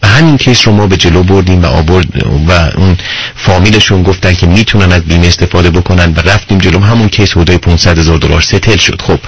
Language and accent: Persian; Iran; من اهل ایرانم